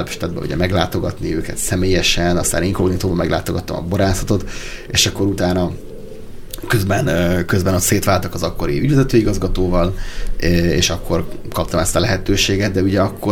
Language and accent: Hungarian; Üröm, Pest, Hungary; hát én Budapest mellett nevelkedtem, tehát én ürömi vagyok